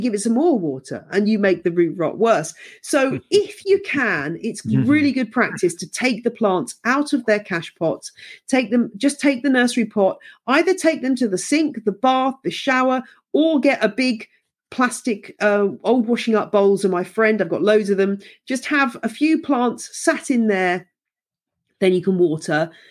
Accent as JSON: {"language": "English", "region": "South East England", "country": "United Kingdom", "tie": "born or raised there", "lives_now": "Bedfordshire, United Kingdom", "said": "I grew up in the Chilterns with super hard water. I live in Bedfordshire with fairly hard water."}